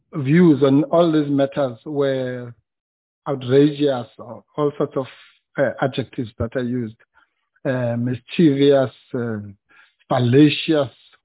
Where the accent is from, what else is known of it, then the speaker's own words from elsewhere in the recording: South Africa; I call them the Big 5, being a South African.